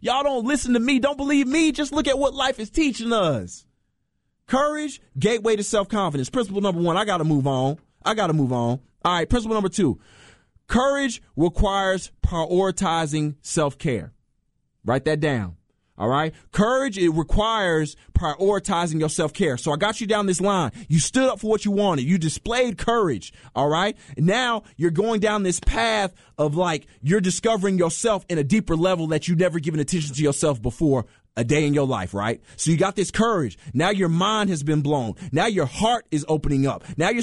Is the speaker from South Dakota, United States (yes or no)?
no; Tyler, Texas, United States; Also, I'm from Tyler. Let's go, man. Shout out to East Texas.